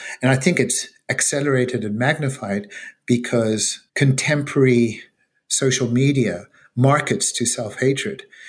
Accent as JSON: {"language": "English", "country": "South Africa", "tie": "born or raised there", "said": "You know, I grew up in South Africa."}